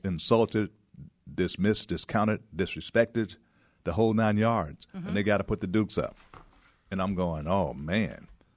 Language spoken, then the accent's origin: English; Arkansas, United States; You know, growing up in Arkansas